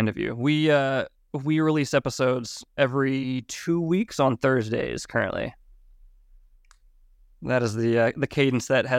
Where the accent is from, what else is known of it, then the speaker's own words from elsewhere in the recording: Pennsylvania, United States; the tagline is, we're two plebs from Pennsylvania trying to find signal in a noisy world.